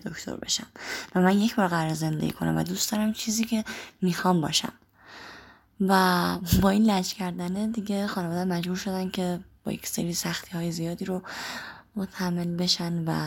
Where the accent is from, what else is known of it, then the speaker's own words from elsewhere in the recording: Karaj, Alborz, Iran; 26 سالمه و بچه کرجم.